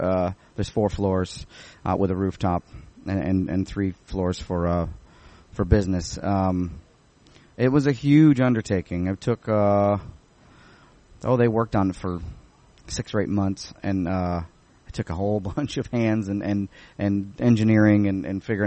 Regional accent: New York, United States; now in Nashville, United States; I'm from New York. I'm from upstate New York orig

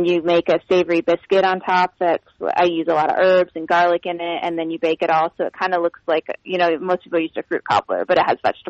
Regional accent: Indiana, United States; So I'm from Indiana, so I love corn.

